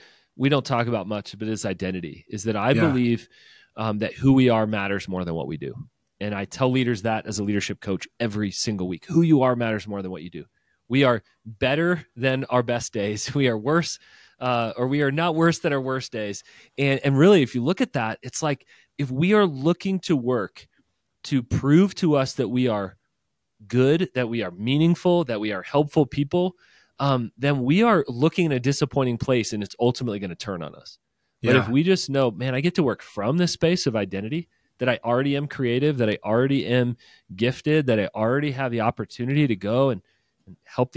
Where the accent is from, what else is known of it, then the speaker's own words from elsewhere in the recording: Charlottesville, Virginia, United States; I grew up in Charlottesville, so university town there right next to Shenandoah National Park.